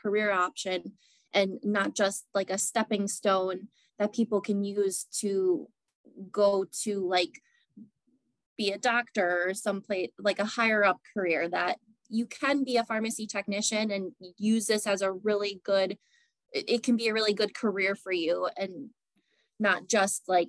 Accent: Wisconsin, United States; I'm also from Wisconsin.

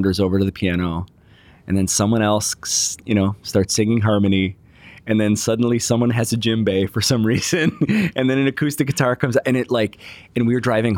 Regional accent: Chicago, Illinois, United States; I grew up in the Chicago suburbs, and my family was our faith was a big part of our life.

